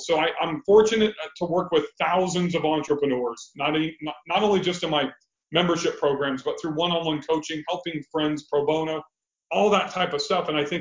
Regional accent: Bakersfield, California, United States; And I grew up in Southern California. We went in a place called Bakersfield, California, 2 hours north of Los Angeles.

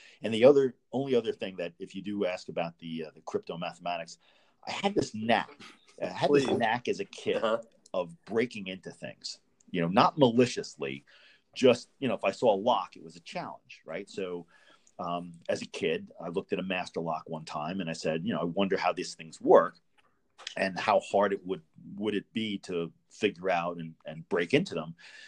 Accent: New York, United States; I was raised in New York on Long Island

